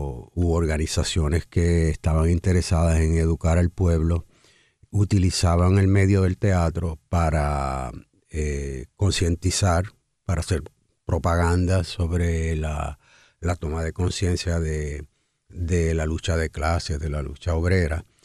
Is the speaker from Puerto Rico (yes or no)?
yes; Puerto Rico; se desarrolla un tipo de teatro donde ya nuestro perfil como puertorriqueños está más presente como una nación